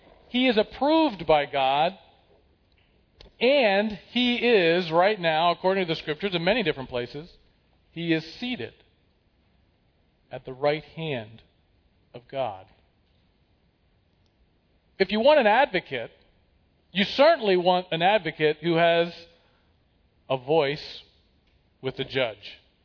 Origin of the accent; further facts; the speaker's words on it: Ephrata, Pennsylvania, United States; I was born and raised in Ephrata, Pennsylvania.